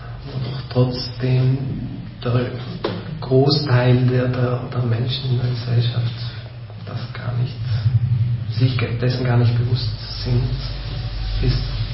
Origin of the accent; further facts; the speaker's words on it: Trentino-Alto Adige, Italy; Ja, ich bin von Italien, aber irgendwie, ich spreche Deutsch und fühle mich nicht so wirklich als Italiener, so im klassischen Sinn. Und das ist schon ein Identitätskonflikt irgendwie. Und ich glaube, da muss Südtirol noch irgendwie innerlich dran arbeiten